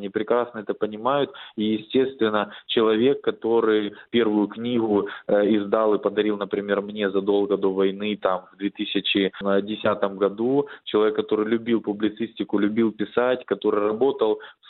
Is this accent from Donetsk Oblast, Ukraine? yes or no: yes; Donetsk, Donetsk Oblast, Ukraine; я тот человек, который тоже в Донецке, непосредственно в городе прожил 25 лет, я коренной дончанин